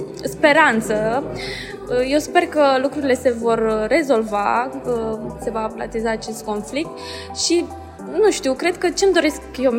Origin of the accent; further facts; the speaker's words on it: Romania; sunt unele momente în care sunt mândră că sunt româncă